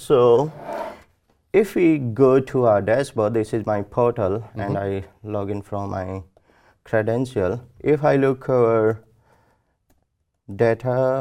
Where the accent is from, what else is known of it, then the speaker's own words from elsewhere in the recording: Canada; I'm choosing location Canada Central because I'm from Canada and my maximum clients are from there.